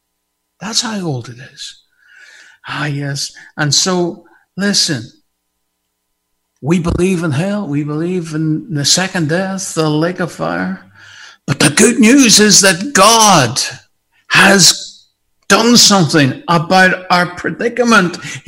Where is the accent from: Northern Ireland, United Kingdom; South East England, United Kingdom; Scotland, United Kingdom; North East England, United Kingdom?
Northern Ireland, United Kingdom; Maghera; I'm from Magara, which is in Northern Ireland.